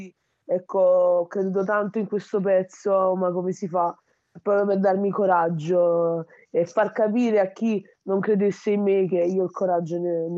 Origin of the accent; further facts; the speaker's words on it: Lagos, Nigeria; io sono nigeriana di Lagos, però ho pure il cuore napoletano.